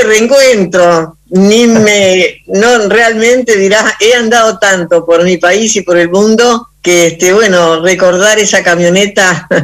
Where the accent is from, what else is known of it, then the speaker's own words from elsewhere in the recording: Argentina; soy una argentina